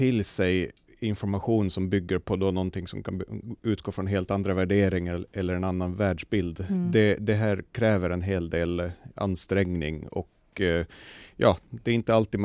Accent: Sweden; moved away as an adult; now in Finland; jag flyttade ursprungligen till Finland från Sverige under studietiden

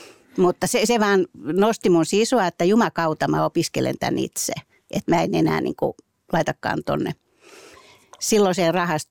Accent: Helsinki, Uusimaa, Finland; Mä olen helsinkiläinen, stadilainen ja aivan tavallisesta perheestä.

